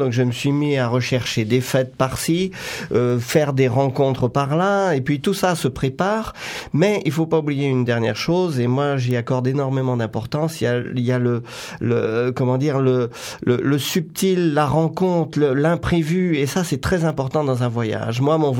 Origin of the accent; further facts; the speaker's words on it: Pays de la Loire, France; born there; Je suis né dans un tout petit village en Vendée